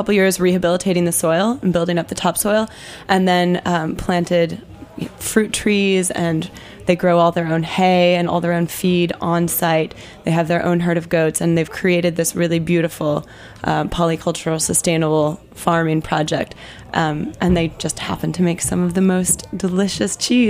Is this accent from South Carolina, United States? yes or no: no; Champaign-Urbana, Illinois, United States; There's a place in actually my hometown, Illinois. It's called Champaign-Urbana, Illinois.